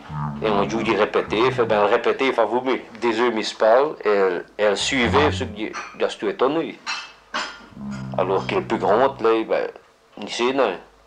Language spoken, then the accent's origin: French; Wallonia, Belgium; Enfin, je suis Wallon